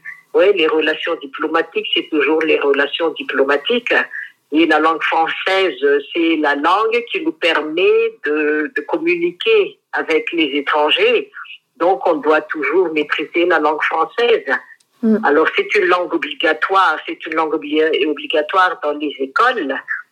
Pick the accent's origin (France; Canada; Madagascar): Madagascar; qui ont travaillé chez nous à Madagascar.